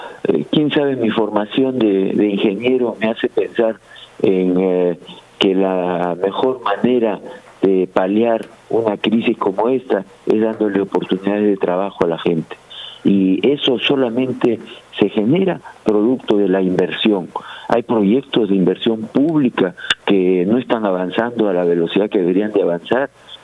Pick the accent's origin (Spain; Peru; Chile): Peru; Y entonces yo le pongo un sentido de urgencia a toda esta situación como peruano.